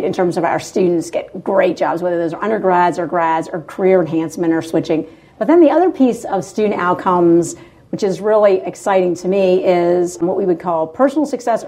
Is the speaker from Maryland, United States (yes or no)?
yes; Maryland, United States; I'm from Maryland originally, and so it's not that far away